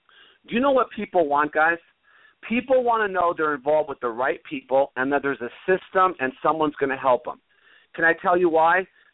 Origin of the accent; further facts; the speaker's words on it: the South, United States; I'm from the South.